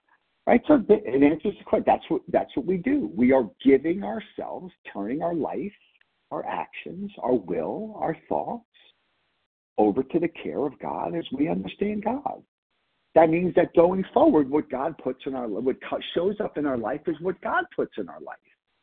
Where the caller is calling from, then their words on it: Pennsylvania, United States; Hey, Kelly, I'm calling from Pennsylvania.